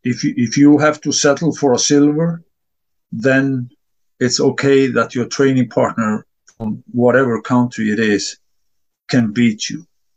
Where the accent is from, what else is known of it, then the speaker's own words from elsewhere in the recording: Iceland; now in Sweden; And then I'm a Nordic country guy. I'm from Iceland and I live in Sweden.